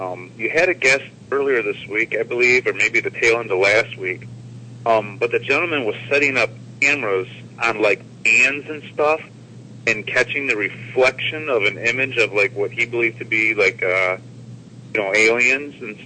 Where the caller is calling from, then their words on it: Grand Rapids, Michigan, United States; from Grand Rapids, Michigan.